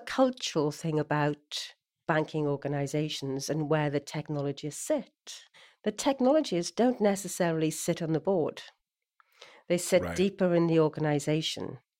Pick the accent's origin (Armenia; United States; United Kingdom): United Kingdom; Wales; Yeah. So I'm from the UK. I went to...